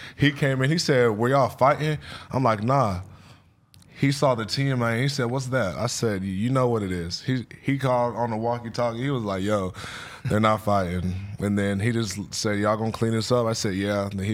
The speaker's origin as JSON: {"language": "English", "town": "Killeen", "region": "Texas", "country": "United States", "tie": "born or raised there", "said": "Killeen, Texas, like Fort Hood."}